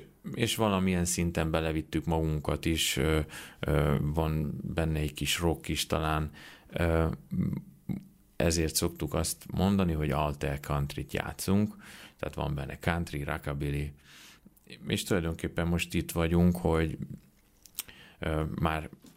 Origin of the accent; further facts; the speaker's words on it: Debrecen, Hajdú-Bihar, Hungary; born there; Debrecenben alakultunk, én Debrecenben születtem